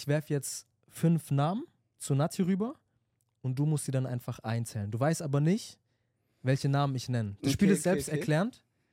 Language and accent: German; Stuttgart, Baden-Württemberg, Germany; born there; ich bin 24 Jahre alt, gebürtiger Stuttgarter und komme aus Äthiopien.